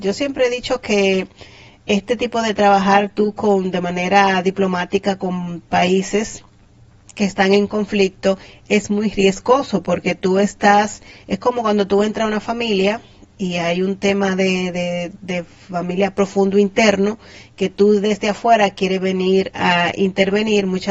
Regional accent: Dominican Republic; Gracias a Dios que nosotros como República Dominicana estamos en paz y queremos seguir así.

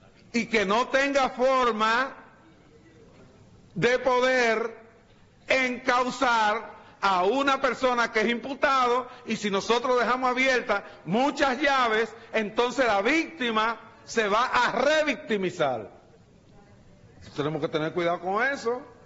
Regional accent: Dominican Republic; yo también, como dominicano

